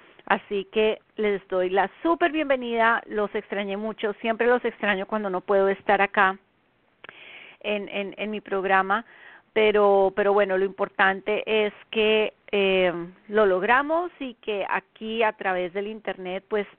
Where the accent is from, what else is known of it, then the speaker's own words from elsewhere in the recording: Colombia; now in United States; en los Estados Unidos, la zona este de los Estados Unidos, desde donde transmito mi programa. Son las 8 de la noche en mi tierra natal, Colombia.